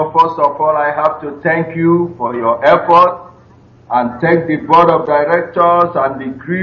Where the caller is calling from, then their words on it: United Arab Emirates; I am calling from United Arab Emirates.